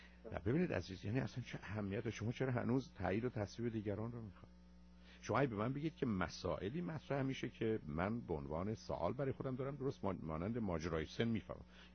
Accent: Iran; ایرانی است که در ایران متولد شدم و زندگی کردم و بزرگ شدم.

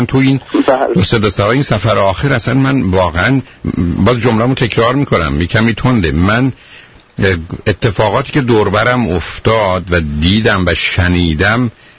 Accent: Iran; به عنوان یه ایرانی

